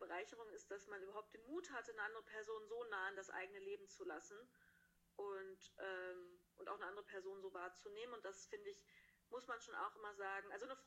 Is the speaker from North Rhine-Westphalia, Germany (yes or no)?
no; Hesse, Germany; now in Konstanz, Germany; In Hessen sagen wir Karneval, wo ich herkomme.